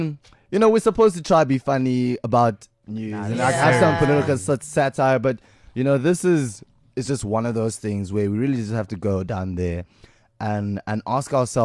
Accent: Pretoria, Gauteng, South Africa; That's that Pretoria sound, dog. Because, like, I'm from Pretoria, Sunnyside. What? Gangsters and drugs. That's what it was all about in Sunnyside.

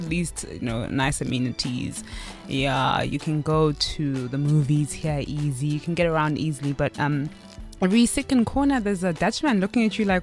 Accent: Eastern Cape, South Africa; Growing up in Transkei was very different. We were aware of it because we had to go to East London for most things.

